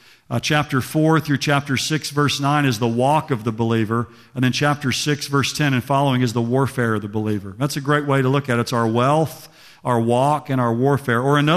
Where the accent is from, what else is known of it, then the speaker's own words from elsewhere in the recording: Oklahoma, United States; Well, I'm from Oklahoma, big Dallas Cowboys fan